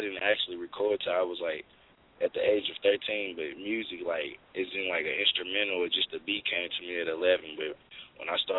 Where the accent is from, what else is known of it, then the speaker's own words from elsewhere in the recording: Martinsville, Virginia, United States; I'm an artist from Virginia, Martinsville, Virginia, 276 on the East Coast part.